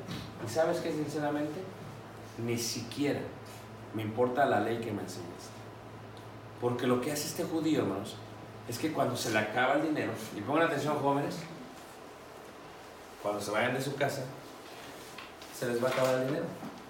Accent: Mexico City, Mexico; yo me crié en Ciudad de México

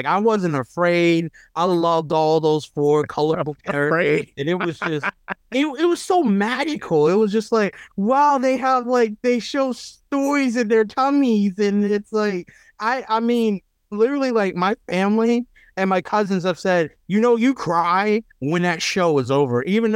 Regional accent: Louisiana, United States; also born or lived in Atlanta; what my life was like growing up in Louisiana, because the thing was, I was born in Atlanta, but I grew up here.

